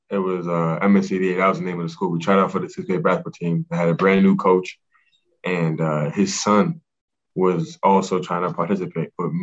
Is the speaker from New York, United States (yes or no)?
yes; Brooklyn, New York, United States; Originally, I'm from Brooklyn, New York. I got a twin brother who also plays basketball, but he plays at St. John's University.